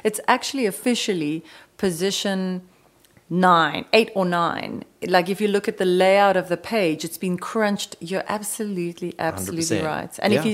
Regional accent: South Africa; as a South African living in Cape Town

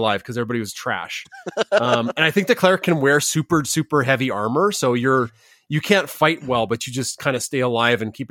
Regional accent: Canada; I'm Canadian

